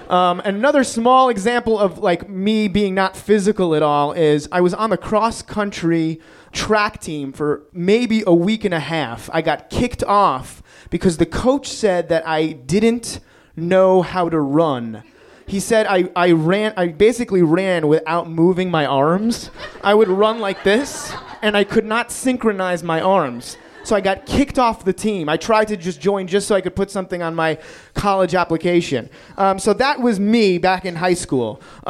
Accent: New York City, New York, United States; born or raised there

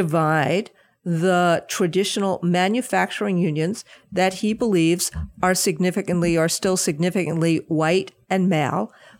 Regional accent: New York, United States; From growing up in Rockland County.

